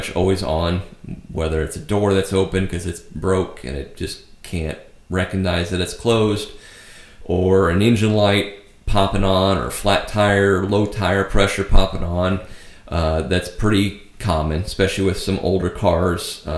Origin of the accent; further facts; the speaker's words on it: Nebraska, United States; now in Wilmington, United States; Once again, I grew up in Nebraska where people breaking in, at least in my neighborhood, was not a big priority.